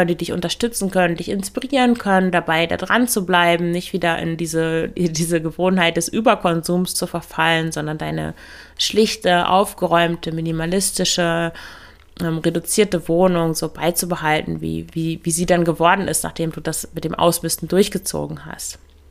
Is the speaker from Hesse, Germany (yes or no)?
no; Lower Saxony, Germany; Ich komme ja aus dem Emsland, da gibt es nicht viel zu shoppen, zumindest damals gab es da nichts.